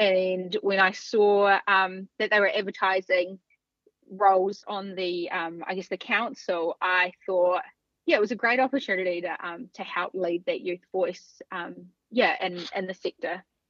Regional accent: Southland, New Zealand; now in Canterbury, New Zealand; So I grew up in Southland and moved to Canterbury about 8 years ago, and I've been dairy farming for a few years now.

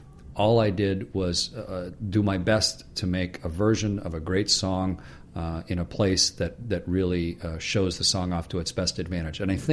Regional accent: Canada; You know, I'm a Canadian.

